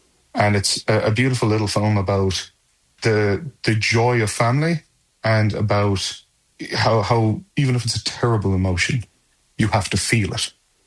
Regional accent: Ireland; And I'm proud to say, as an Irishman, the only other Irish person I can think

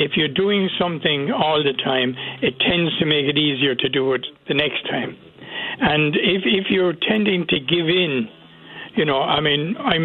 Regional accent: Cork, Munster, Ireland; I grew up in Cork, and it was a gossipy society

